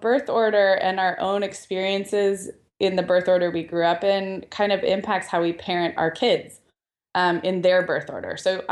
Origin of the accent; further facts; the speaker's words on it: Santa Barbara, California, United States; Last weekend we went up to Santa Barbara, my hometown, and it was phenomenal weather.